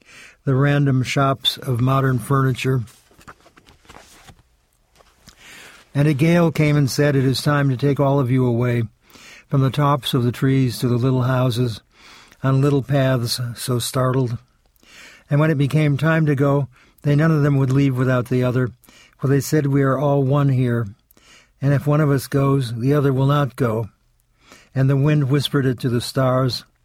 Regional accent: New York, United States; And I said, well, I'm from New York.

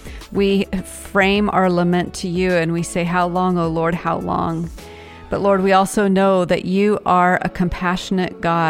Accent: United States; I know as an American, I want everything now.

